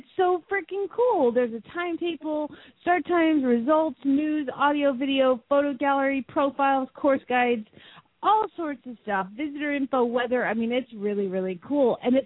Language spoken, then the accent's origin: English; Phoenix, Arizona, United States; from Phoenix, Arizona